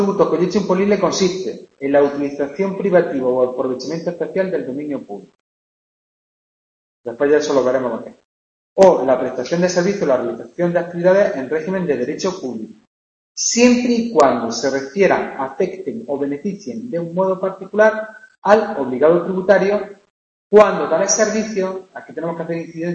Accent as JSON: {"language": "Spanish", "town": "Jaén", "region": "Andalusia", "country": "Spain", "said": "Soy de Jaén los dos, ¿no?"}